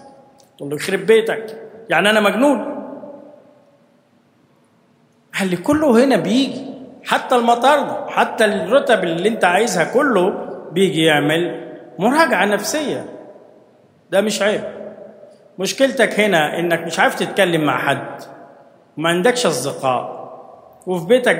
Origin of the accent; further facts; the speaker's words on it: Egypt; واحنا مصريين مش مرضى